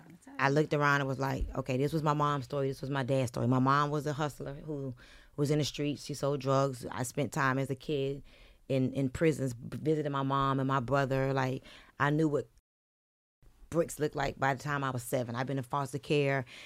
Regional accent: Miami, Florida, United States; now in Atlanta, United States; And I'm going to tell you, so I'm from Miami. I moved to Atlanta in 2005. But my first time coming here was for Freakneek.

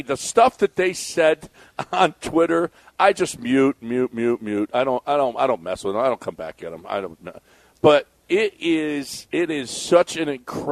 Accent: Houston, Texas, United States; I was playing poker with him, and I said to him, hey, I'm from Houston, and, you know, and, yeah, we, you know, that was a lot of fun.

